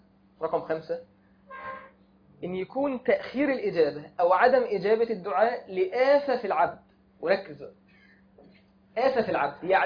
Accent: Egypt; معروف عندنا في مصر جدا

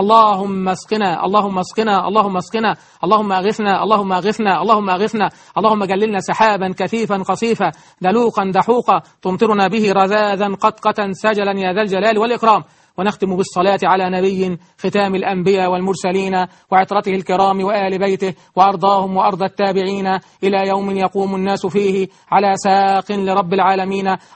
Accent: Egypt; اللهم اجعل بلدنا مصر بلد أمن وأمان

